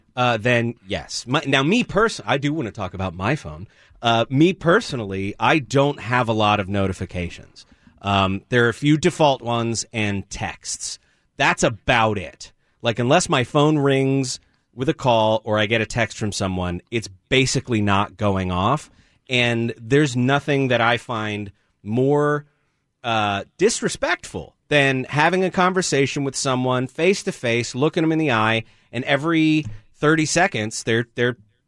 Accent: Northeast, United States; Like I grew up in the Northeast, and there's a lot of train travel everywhere

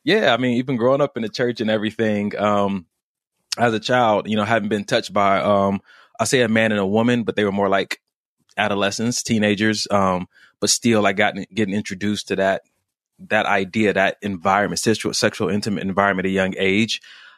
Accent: Los Angeles, California, United States; I grew up in Los Angeles, California, as you just heard, without my father.

